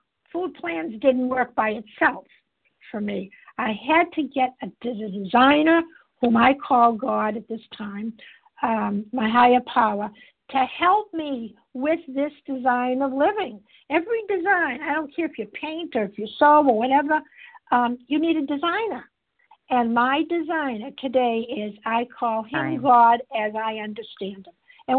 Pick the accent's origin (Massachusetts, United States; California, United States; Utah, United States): Massachusetts, United States; I'm from Massachusetts, a grateful, recovered, compulsive overeater.